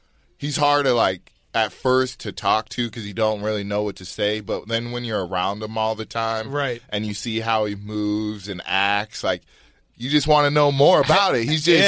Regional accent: Reno, Nevada, United States; now in Utah, United States; I kind of got all my party system growing up in Nevada.

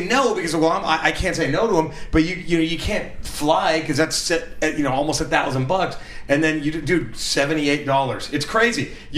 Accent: Dallas, Texas, United States; I was living in Dallas. I grew up in Dallas. I was, like, 6 years old

